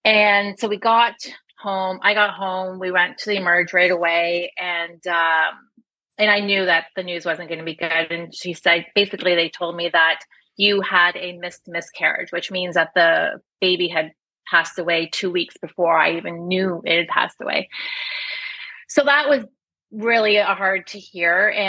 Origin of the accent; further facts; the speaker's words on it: Canada; I'm from Canada.